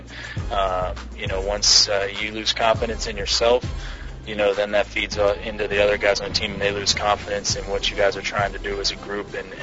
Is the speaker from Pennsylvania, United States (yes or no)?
yes; Philadelphia, Pennsylvania, United States; I grew up in Philadelphia, and, you know, there's no tougher fans than up there, and I grew up one of them.